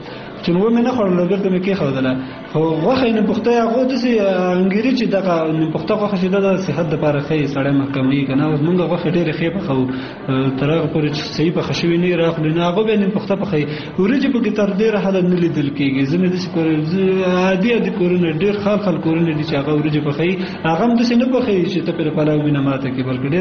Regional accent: Kunar, Afghanistan; زه اصلا د کونړ ولایت اوسیدونکی یم ګورم په نورستان کې وخت هم تیر کړی

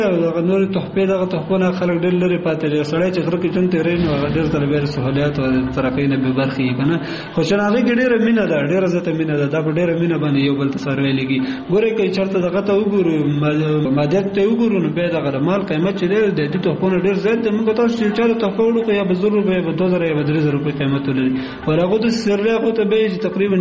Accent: Kunar, Afghanistan; زه اصلا د کونړ ولایت اوسیدونکو یم

